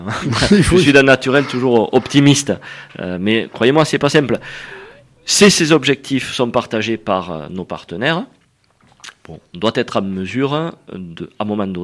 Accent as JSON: {"language": "French", "region": "Occitanie", "country": "France", "said": "Et moi, je suis du Sud, dans les Corbières, au milieu"}